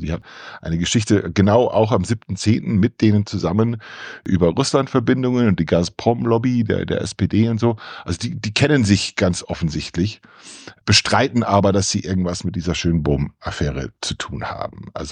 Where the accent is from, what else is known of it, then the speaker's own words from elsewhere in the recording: United States; German is a second language; Wobei ich das als Amerikaner sage